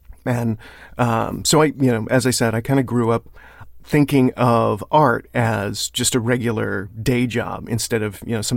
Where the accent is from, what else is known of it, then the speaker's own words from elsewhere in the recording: California, United States; Well, I grew up in the Bay Area back in the 80s, which, you know, if you get the choice, it's a pretty nice place to grow up.